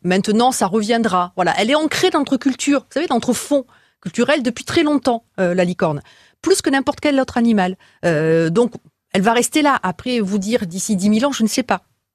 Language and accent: French; Talence, Nouvelle-Aquitaine, France; Et je suis de Talence, exactement.